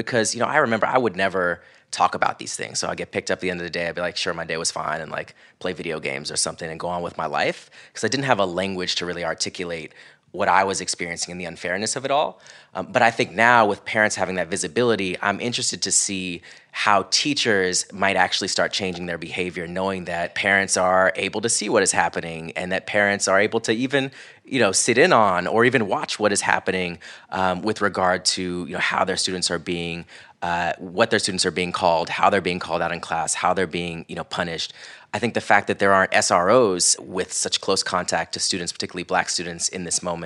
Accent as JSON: {"language": "English", "region": "Florida", "country": "United States", "tie": "born or raised there", "said": "growing up in Central Florida, I went to a predominantly white elementary school."}